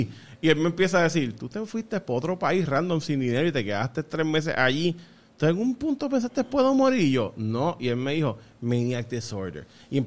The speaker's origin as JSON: {"language": "Spanish", "country": "Puerto Rico", "said": "Pero es porque somos puertorriqueños"}